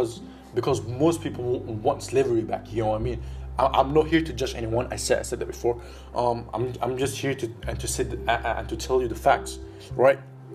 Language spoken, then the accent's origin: English; Malaysia; also born or lived in Sudan; I am originally from Sudan, okay? I was born in Malaysia, but I went to kindergarten in Sudan, and then I just came back to Malaysia and I was basically just and raised there